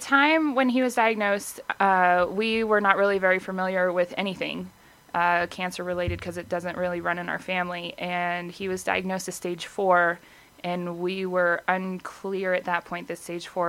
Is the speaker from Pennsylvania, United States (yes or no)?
no; Rifle, Colorado, United States; We lived in Rifle.